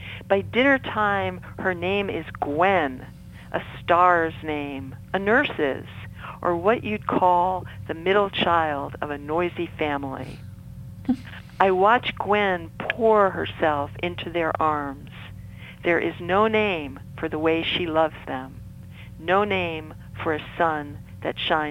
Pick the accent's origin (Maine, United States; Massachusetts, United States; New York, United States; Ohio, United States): New York, United States; New York City; moved away as an adult; now in Los Angeles, United States; But I grew up in New York City, but I moved to Los Angeles, and I didn't learn how to drive until I was 25 years old.